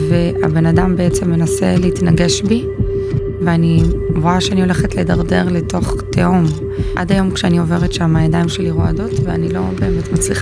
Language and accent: Hebrew; North, Israel; אני מהצפון אחרי 4 ימים בערך מגיעה לבית שמש, לאחותי.